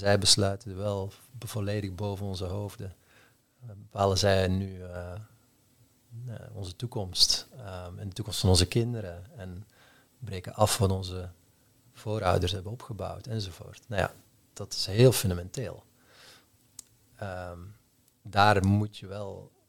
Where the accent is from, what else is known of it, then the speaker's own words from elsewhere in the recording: Belgium; in het land waar ik vandaan kom, dat Waalse kranten en Vlaamse kranten, dat er een verband is